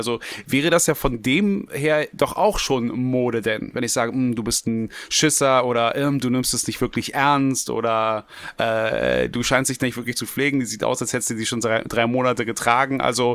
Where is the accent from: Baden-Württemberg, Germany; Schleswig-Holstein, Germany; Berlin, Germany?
Berlin, Germany; born there; also ich als gebürtiger Westberliner